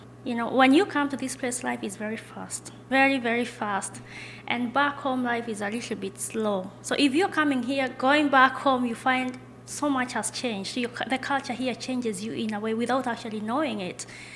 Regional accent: Kenya; We have about 47 tribes in Kenya, and each tribe has their what we call a staple food. I come from the Kikuyu tribe, and our staple food is githeri

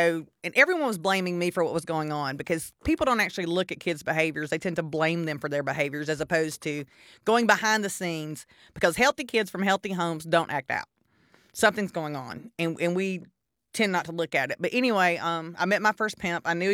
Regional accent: Carrollton, Georgia, United States; now in Birmingham, United States; I was born in Noonan, Georgia, and raised in Carrollton in Atlanta.

